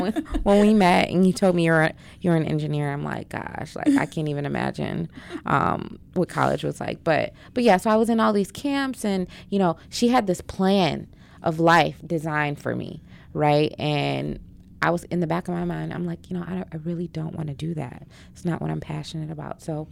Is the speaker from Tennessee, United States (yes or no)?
no; Detroit, Michigan, United States; moved away as an adult; Yeah, so I was born and raised in Detroit until I was 18. Went away to college